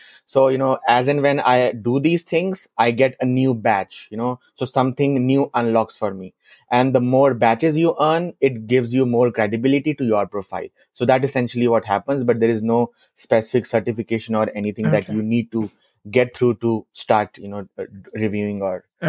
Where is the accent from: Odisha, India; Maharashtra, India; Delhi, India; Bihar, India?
Delhi, India; English is a second language; also born or lived in Germany; I was born and brought up in Delhi. You know, have spent I think most of my time in Delhi with my parents, and then obviously I moved to different you know cities to work. I moved to Germany to do my master.